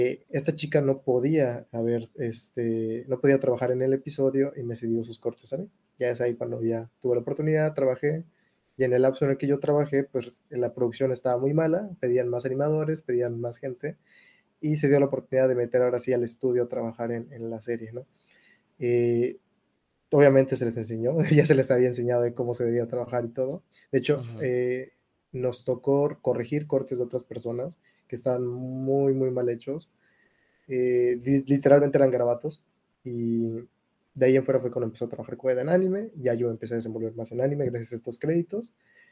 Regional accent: Yucatán, Mexico; yo soy originario de Yucatán. Nací en Yucatán, vivo en Mérida actualmente.

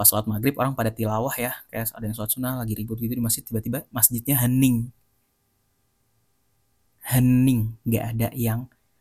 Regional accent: Bali, Indonesia; gue harus bilang sama orang-orang yang udah support gue di Bali saat itu di kampung gue

